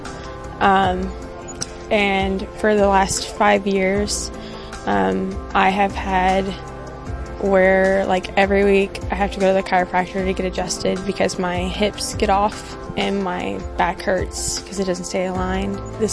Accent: Omaha, Arkansas, United States; I'm from Omaha, Arkansas.

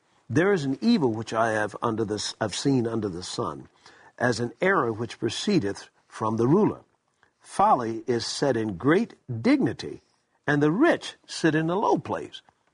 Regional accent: Tuskegee, Alabama, United States; You know, I was brought up in Tuskegee, Alabama.

